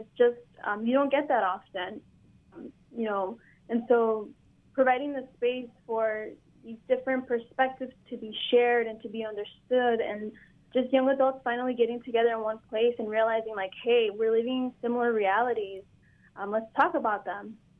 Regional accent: United States; we are from the South Side, and these issues are a reality where we live

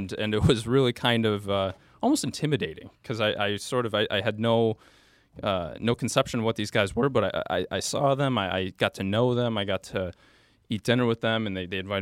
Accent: Buffalo, New York, United States; But for me, I'm from Buffalo. I went to St. Bonaventure University, which is about an hour and a half south of Buffalo.

